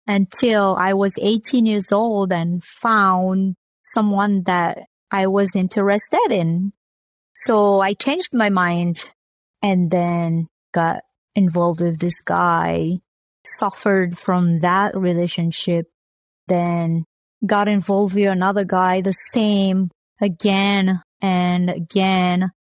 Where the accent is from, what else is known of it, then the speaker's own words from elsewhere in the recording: Madagascar; English is a second language; I am 37 years old. I love singing, dancing. And I'm from Madagascar, which is an island that broke off from Africa.